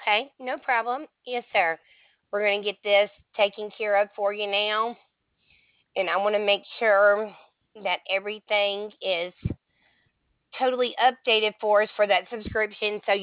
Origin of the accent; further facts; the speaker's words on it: Alabama, United States; now in Lewiston, United States; but I'm originally from Alabama, but I'm